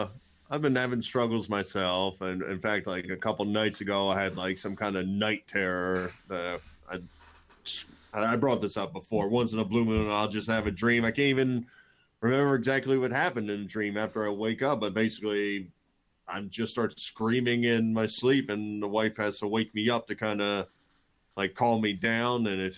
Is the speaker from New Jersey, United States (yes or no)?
yes; South Brunswick, New Jersey, United States; So I go back to the house I grew up in South Brunswick, New Jersey, which was right by a lake.